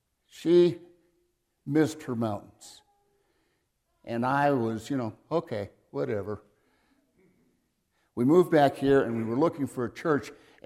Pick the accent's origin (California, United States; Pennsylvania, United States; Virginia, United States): California, United States; Los Angeles; moved away as an adult; I was born and raised in a small town in California called Los Angeles. You might have heard of it. I was raised in the Catholic Church. Went to Catholic school all the way through high school.